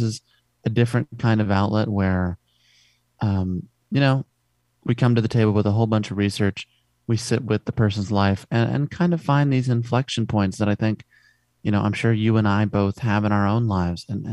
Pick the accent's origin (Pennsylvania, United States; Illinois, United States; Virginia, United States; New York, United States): Illinois, United States; Chicago; You know, I come from Chicago